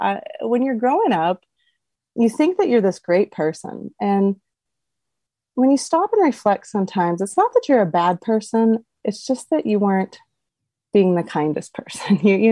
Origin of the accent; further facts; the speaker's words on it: Texas, United States; moved away; also born or lived in Montana; I was from Texas originally, and if you know anything about the South and the States, it's Southern hospitality, and you don't air your dirty laundry, okay?